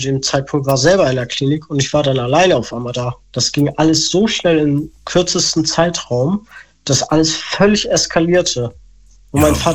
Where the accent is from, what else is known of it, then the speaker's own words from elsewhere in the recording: Hamburg, Germany; Meine ich komme aus Norden, aus Hamburg.